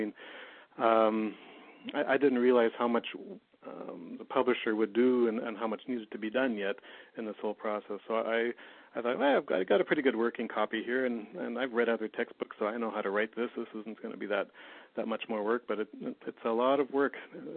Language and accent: English; Canada; and I'm a Canadian